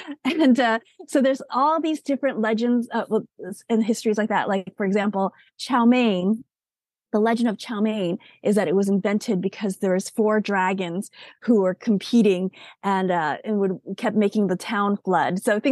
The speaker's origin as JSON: {"language": "English", "country": "United States", "tie": "born there", "said": "I'm an American born Asian with who's had a lot of identity issues."}